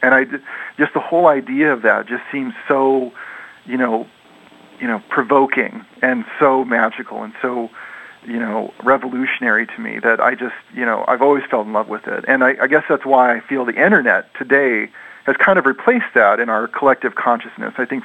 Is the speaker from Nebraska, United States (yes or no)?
yes; Omaha, Nebraska, United States; I guess from a young age, I grew up in Omaha, which back then was not very cool.